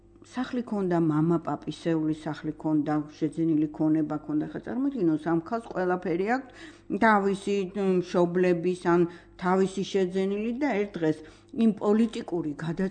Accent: Tbilisi, Georgia; მთაწმინდაზე გავიზარდე, ჩვენ იტალიურ ეზოში ვცხოვრობდით და ამ იტალიურ ეზოში სხვადასხვა ეროვნების ადამიანები იყო

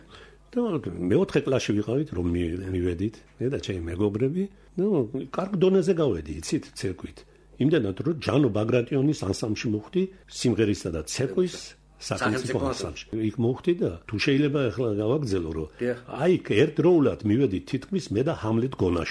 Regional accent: Bolnisi, Kvemo Kartli, Georgia; also born or lived in Tbilisi; დავიბადე თბილისში 1937 წელს, 1942 წელს გადავედით ბოლნიში საცხოვრებლად და გავიზარდე არაჩვეულებრივ ხალხში და საზოგადოებაში, როგორც გლეხები, ასევე ინტელიგენცია.

